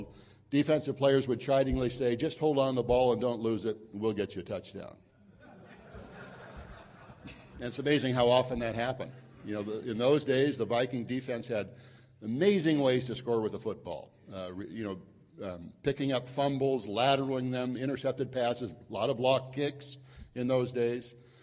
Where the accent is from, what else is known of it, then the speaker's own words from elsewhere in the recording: Bakersfield, California, United States; also born or lived in Minnesota; And I moved back at age two to his hometown, which became my hometown in Bakersfield, California. But I always had this secret desire to go back and visit my birthplace.